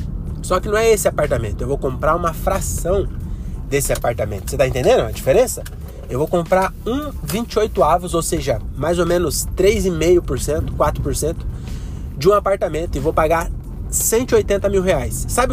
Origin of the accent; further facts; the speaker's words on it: Francisco Morato, São Paulo, Brazil; Tá achando que eu nasci ontem? Sou de Morato